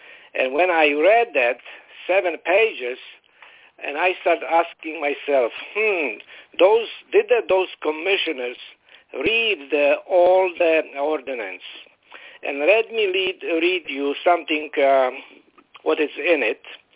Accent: Florida, United States; Hi, John. … from Florida.

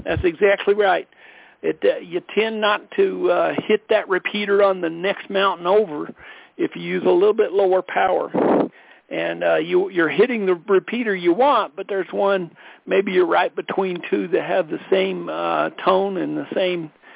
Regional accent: Colorado, United States; from Colorado.

